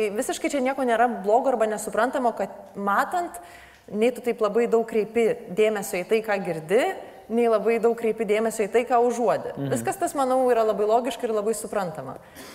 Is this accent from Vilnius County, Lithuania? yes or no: no; Kriukai, Šiauliai County, Lithuania; Labai fainas miestas ir labai gera čia. Aišku, ne pats Joniškis, aš mažame miestelėje augau ir gyvenau Kriukuose.